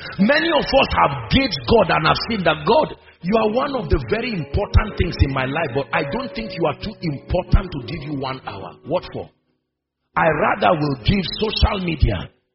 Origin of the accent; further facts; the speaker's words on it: Nigeria; I say, it's my business. I'm a Nigerian.